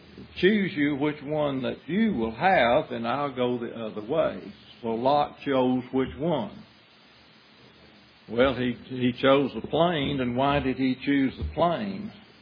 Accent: Texas, United States; it was amazing how they could identify that I was from Texas without me telling them.

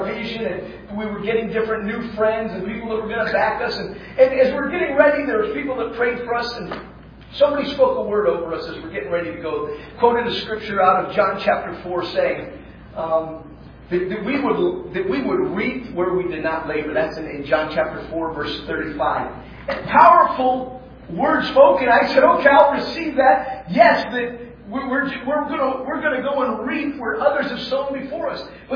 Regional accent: Nigeria; When I was growing up in Nigeria, and I kind of alluded to this, I grew up as an MK myself. My parents were missionaries in the nation of Nigeria. Back in the 70s when we moved there, I was a younger boy.

